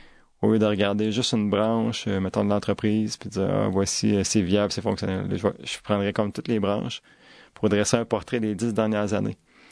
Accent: Victoriaville, Quebec, Canada; la ville de Victoriaville a démarré ma ville natale, en fait. J'étais à l'extérieur, puis on se questionnait quand on allait revenir.

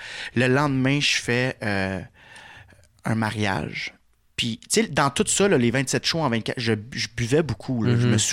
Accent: Ottawa, Ontario, Canada; moved away as an adult; Moi, je suis sorti d'Ottawa à 19 ans, puis je pensais que j'étais le king, tu sais.

